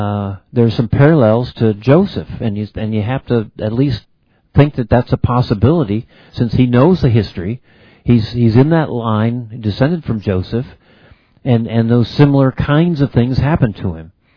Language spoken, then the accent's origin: English; Ireland; I can't even pronounce it right, and I'm Irish.